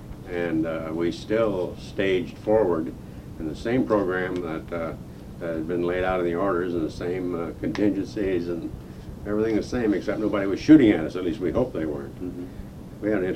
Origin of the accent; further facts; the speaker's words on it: Bloomington, Indiana, United States; Well, I was born in Indiana of parents, both of whom were born in Indiana, so died in the wool of Hoosiers. Small southern Indiana towns. When I was 5 years old, my father moved to Bloomington, Indiana, where I grew up.